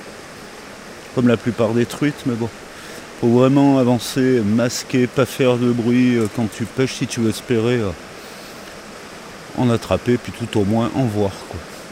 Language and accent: French; Saint-Nazaire-le-Désert, Auvergne-Rhône-Alpes, France; Moi, j'ai grandi avec un ancrage à Saint-Nazaire-le-Désert, donc déjà les pieds dans les rivières et les ruisseaux.